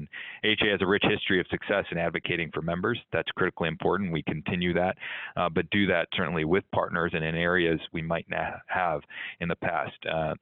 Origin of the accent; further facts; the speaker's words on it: India; now in United States; we're from the Midwest part of India, and my dad immigrated here in 75